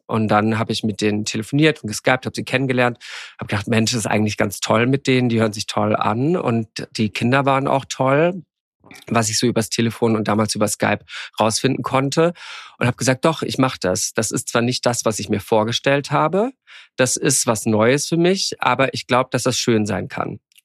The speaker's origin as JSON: {"language": "German", "town": "Karlsruhe", "region": "Baden-Württemberg", "country": "Germany", "tie": "born or raised there", "said": "ich bin ja im konservativen Karlsruhe aufgewachsen in Süddeutschland und damals in 90ern, ich bin 86 geboren, dann in 90ern dort groß geworden"}